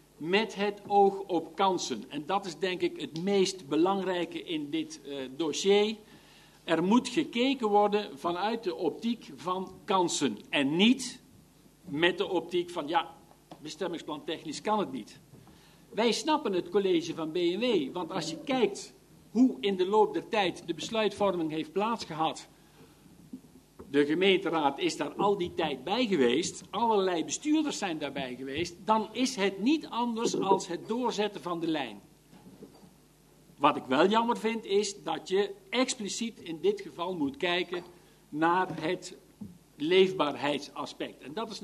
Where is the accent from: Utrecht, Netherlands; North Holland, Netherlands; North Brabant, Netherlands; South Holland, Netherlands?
North Brabant, Netherlands; Herpen; Ik kom uit Herpen en heb daar een soortgelijke ontwikkeling gezien als die Reek kent.